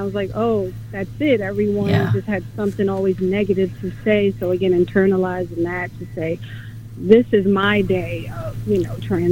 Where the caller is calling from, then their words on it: Westchester, New York, United States; from Westchester.